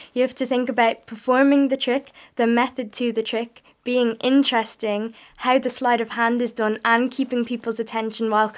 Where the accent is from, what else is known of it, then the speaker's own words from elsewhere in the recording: Balrothery, Leinster, Ireland; I'm from Balrothery, and anyone who knows that area, there was more people in the audience than there was in my village